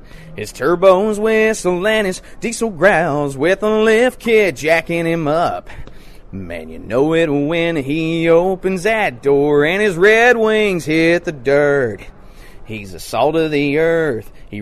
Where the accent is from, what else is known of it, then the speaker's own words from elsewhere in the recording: Danville, Indiana, United States; I'm from Danville, Indiana